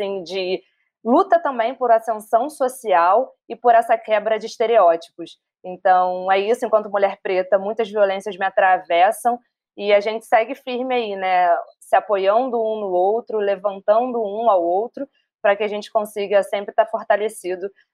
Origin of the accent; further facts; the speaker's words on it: Rio de Janeiro, Brazil; sou carioca, suburbana